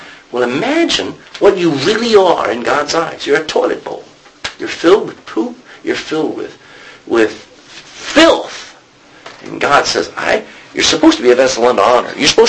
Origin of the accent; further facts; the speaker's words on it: Texas, United States; I'm a Texan. That didn't make me honorable. I'm an American. I'm Irish.